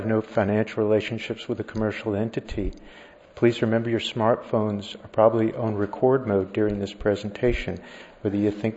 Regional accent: Georgia, United States; I'm going to start speaking quicker, even though I'm from Georgia

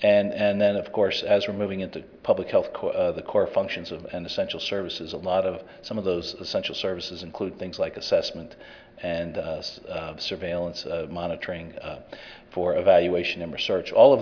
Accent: Jacksonville, Florida, United States; In rural and North Florida, I'm from Duval County, which is Jacksonville, Florida, essentially.

